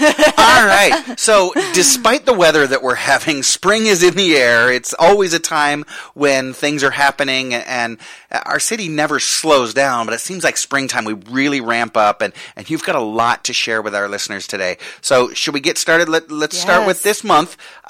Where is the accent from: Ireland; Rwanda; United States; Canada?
Ireland; we're celebrating cultures, and I am Irish.